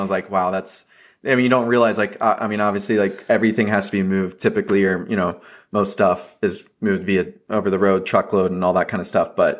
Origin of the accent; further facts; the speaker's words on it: Atlanta, Georgia, United States; I guess I'll pick the Atlanta Hawks just because I'm from Atlanta.